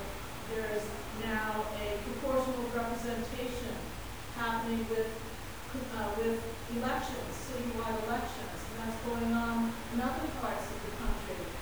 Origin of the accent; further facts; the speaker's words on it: Oakland, California, United States; I'm from Oakland, California, and I'm here visiting.